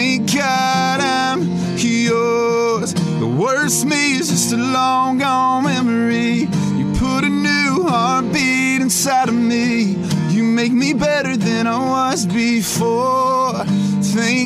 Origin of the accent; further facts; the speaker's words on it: Nashville, Tennessee, United States; But growing up in Nashville, I mean, the kids, they listen to everything. So that's what I was raised around is everything.